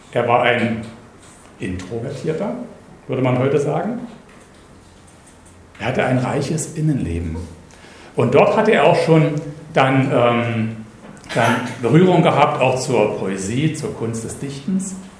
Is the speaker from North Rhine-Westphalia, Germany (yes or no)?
no; Guben, Brandenburg, Germany; in der Nähe meiner Heimatstadt Guben